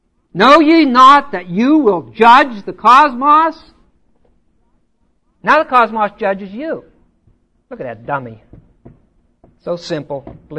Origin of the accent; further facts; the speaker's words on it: Pittsburgh, Pennsylvania, United States; I mentioned this morning that I was raised in Pittsburgh, and we had all these ethnic communities.